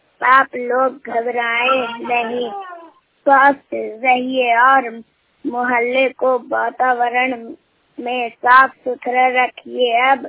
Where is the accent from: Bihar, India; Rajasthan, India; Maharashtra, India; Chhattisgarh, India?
Bihar, India; Mohanpur; मेरा घर निश्चलगंज मोहनपुर के रहने वाली हूँ, प्रखंड एकांतराय जिला नालंदा। मेरी माँ सरस्वती स्वयं सहायता समूह में जुड़ी हुई है … मेरा उम्र 8 साल है।